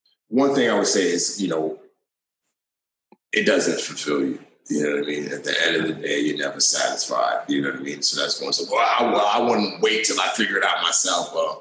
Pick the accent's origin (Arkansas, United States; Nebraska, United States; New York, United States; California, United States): New York, United States; Bronx; growing up in the Bronx and, you know, working in the countries that I worked